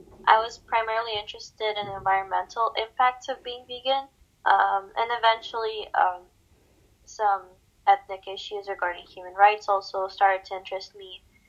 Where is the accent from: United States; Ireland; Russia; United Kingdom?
Russia; I'm from Russia.